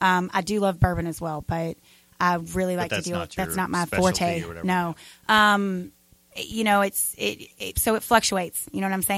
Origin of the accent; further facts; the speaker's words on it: Boulder, Colorado, United States; I'm from there. I'm from Boulder.